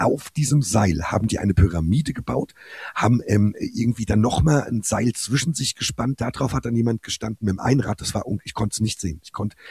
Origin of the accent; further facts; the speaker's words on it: Hesse, Germany; Ich bin halt Hesse.